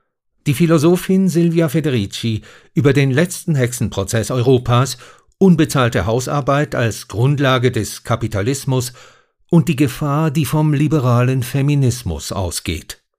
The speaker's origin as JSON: {"language": "German", "country": "Switzerland", "said": "in der Annahme, dass ich als Schweizer Experte für die Schweiz sei."}